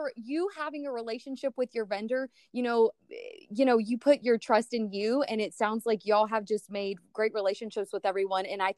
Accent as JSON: {"language": "English", "town": "San Antonio", "region": "Texas", "country": "United States", "said": "I'm from San Antonio and we have those areas too, but you see a lot of new construction in those areas."}